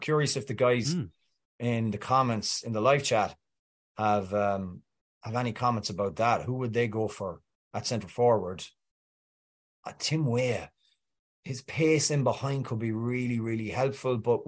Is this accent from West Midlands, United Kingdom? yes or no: no; Wales, United Kingdom; I think Wales fancy the win. I'm Welsh, so that's how I feel.